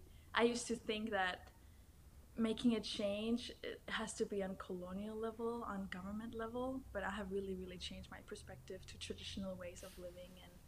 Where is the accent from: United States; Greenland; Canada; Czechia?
Greenland; Nuuk, Sermersooq; I'm from Nuuk, Gelasid Nunat, or Greenland, colonial name.